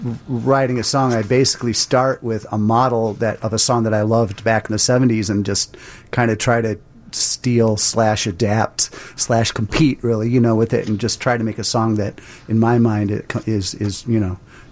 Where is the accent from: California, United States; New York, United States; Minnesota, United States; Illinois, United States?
Illinois, United States; Freeport; where I grew up in Freeport, Illinois, which is a little ways out of town, a couple hours, and could get WLS-AM radio, right?